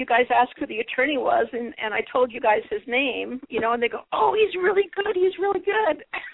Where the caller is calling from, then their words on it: Phoenix, Arizona, United States; I'm calling from Phoenix, Arizona.